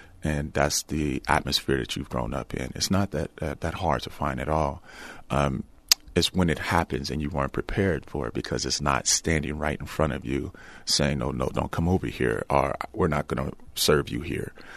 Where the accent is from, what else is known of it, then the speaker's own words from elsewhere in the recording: Louisiana, United States; having seen them growing up in Southwest Louisiana